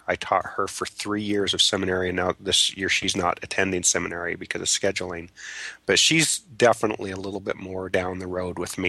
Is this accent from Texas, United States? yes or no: no; Utah, United States; Well, I grew up in the church. I think I grew up in Utah County and was a very typical member